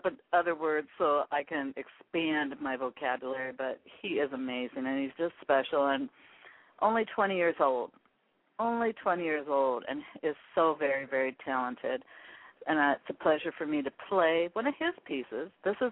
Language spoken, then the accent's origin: English; Seattle, Washington, United States; from here in my hometown of Seattle, Washington, to across the United States and off into Europe?